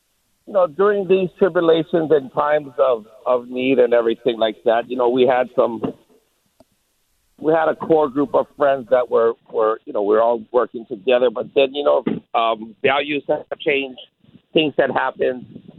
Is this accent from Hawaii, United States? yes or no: yes; Hawaii, United States; All my friends lost property. All my hometown where I grew up, all the houses I moved in and my families lived in.